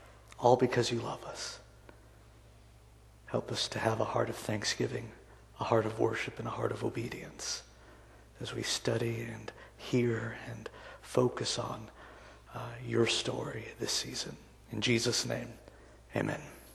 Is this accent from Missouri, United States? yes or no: no; Leon, Kansas, United States; I grew up in Leon.